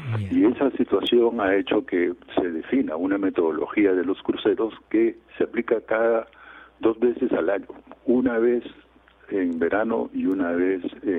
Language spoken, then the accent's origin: Spanish; Peru; Son millones de toneladas de anchoveta que nosotros, digamos, como peruanos, disponemos